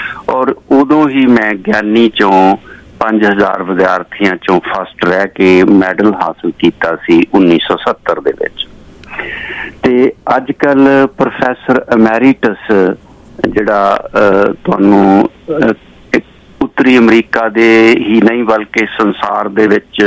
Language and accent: Punjabi; Chak Bhai Ka, Punjab, India; ਮੇਰਾ ਜਨਮ ਜਦੋਂ ਹੋਇਆ ਮੇਰਾ ਪਿੰਡ ਛੋਟਾ ਜਿਹਾ ਚੱਕ ਭਾਈ ਕਾ, ਤਹਿਸੀਲ ਬਰਨਾਲਾ, ਜ਼ਿਲ੍ਹਾ ਸੰਗਰੂਰ ਸੀ